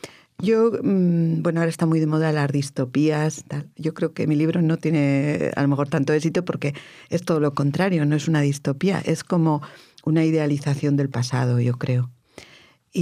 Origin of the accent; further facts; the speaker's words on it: Villaescusa de Haro, Castilla-La Mancha, Spain; tú y yo, que somos de Villaescusa